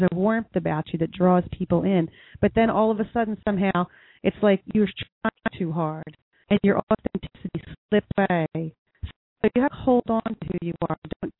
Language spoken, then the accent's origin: English; New Jersey, United States; We're from Jersey.